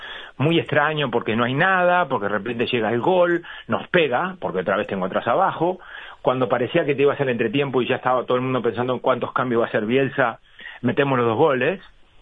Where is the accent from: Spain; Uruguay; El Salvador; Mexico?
Uruguay; porque somos uruguayos y sabemos la responsabilidad